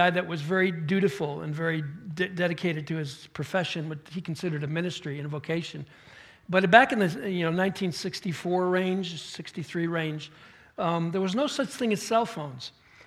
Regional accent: Northeast, United States; Now, I grew up in the Northeast, and, you know, snow is in my backyard.

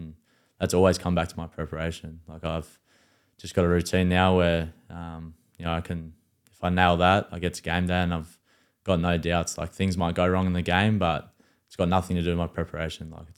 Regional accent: New Zealand; this guy to me was obviously growing up in New Zealand as well.

